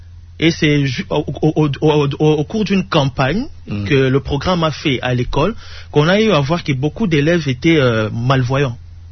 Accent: DR Congo; comme nous constatons chez nous en RDC

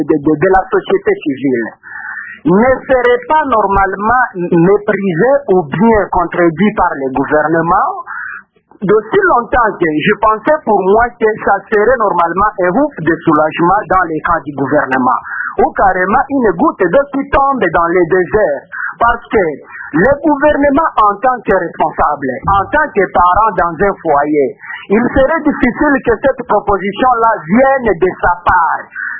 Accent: Beni, North Kivu, DR Congo; now in Ecuador; je suis oui, en Équateur, mais je suis normalement de Beni, c'est ça vraiment ma contrée.

